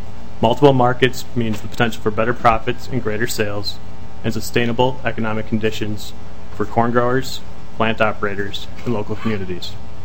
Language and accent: English; St. Paul, Minnesota, United States; I myself was born and raised in St. Paul, attended Crete and Durham Hall for high school